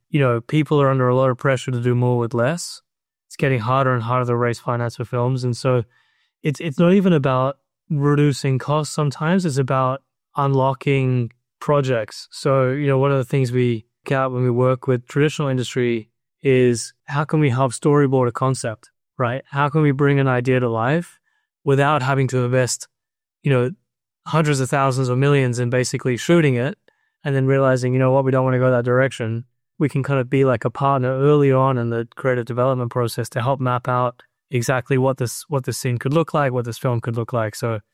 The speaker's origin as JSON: {"language": "English", "country": "New Zealand", "tie": "born or raised there", "said": "growing up in New Zealand"}